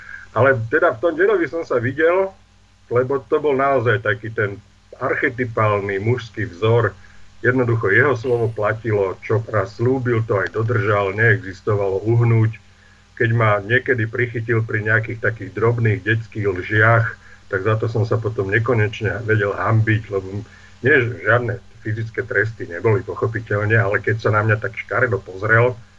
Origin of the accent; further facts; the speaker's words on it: Bratislava, Bratislava Region, Slovakia; Som rodený Bratislavčan.